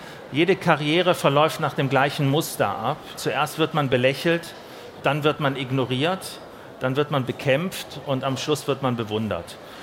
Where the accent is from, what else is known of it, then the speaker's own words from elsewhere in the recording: Germany; also born or lived in Italy; in meinem ganzen Exotsein als Deutscher in Italien, in der deutschen Schule, als Vermittler zwischen den deutschen Diplomatenkindern und eine Industriemagnatenkinder, die dort zur Schule gingen, und den Italienern war ich ja sozusagen als Aussteigerkind